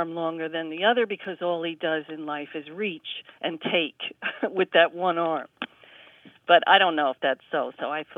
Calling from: Spring Valley, New York, United States; I am calling from Spring Valley, New York.

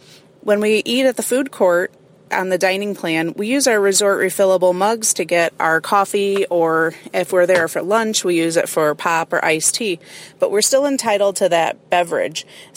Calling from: Momence, Illinois, United States; I'm calling from Moments, Illinois.

